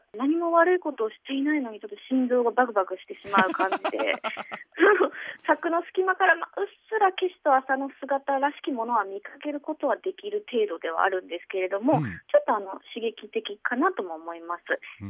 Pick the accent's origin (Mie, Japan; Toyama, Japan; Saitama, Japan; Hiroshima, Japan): Toyama, Japan; 私たち富山県民と非常に薬との関係は深いと思うんですが